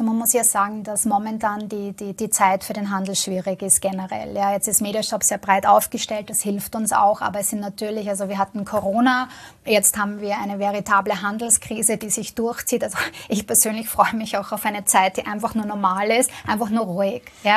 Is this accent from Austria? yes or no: yes; Vienna, Austria; Aber ich komme selber aus Wien, ja, also ich arbeite quasi auch am Land, ja.